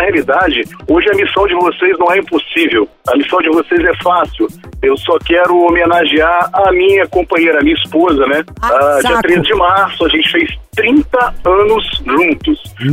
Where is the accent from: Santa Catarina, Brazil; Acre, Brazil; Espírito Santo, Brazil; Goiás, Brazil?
Espírito Santo, Brazil; Linhares; Eu sou de Linhares, Espírito Santo. Tenho 45 anos.